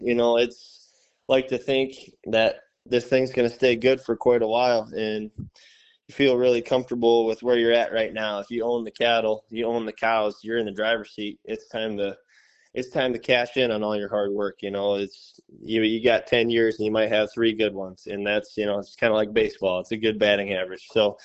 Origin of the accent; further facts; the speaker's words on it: Yankton, South Dakota, United States; fortunate enough to land this job here at Stockman's Livestock here at my hometown barn here in Yankton.